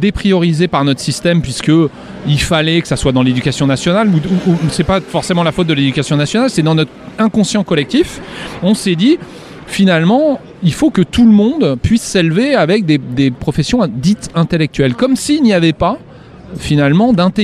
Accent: Auvergne-Rhône-Alpes, France; je viens d'Auvergne, j'ai mon village... Il y avait 2500 habitants au début du XXe siècle, il y en a 600.

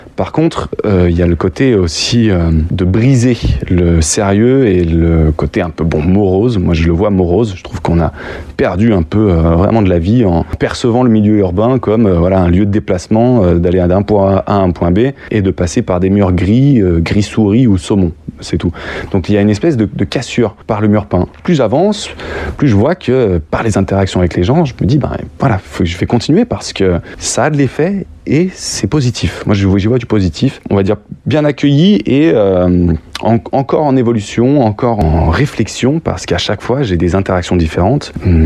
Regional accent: Lyon, Auvergne-Rhône-Alpes, France; born there; Moi, je suis né à Lyon

